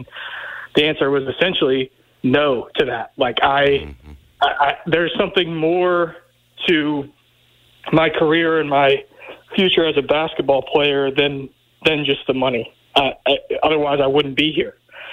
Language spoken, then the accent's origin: English; Memphis, Tennessee, United States; I'm from Memphis.